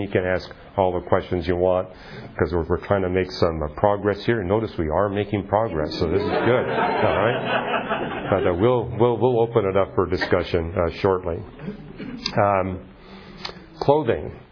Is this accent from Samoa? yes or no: no; Canada; I mean, I'm from Canada, And we quickly learned up in Canada